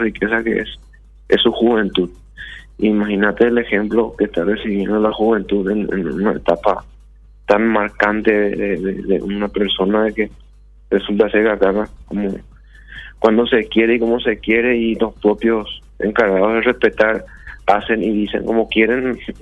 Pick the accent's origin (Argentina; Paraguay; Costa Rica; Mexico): Paraguay; todos somos paraguayos